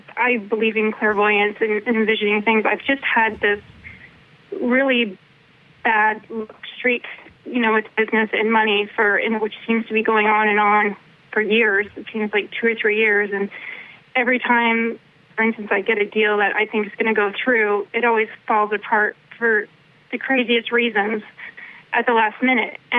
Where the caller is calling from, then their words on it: Phoenix, Arizona, United States; Phoenix area.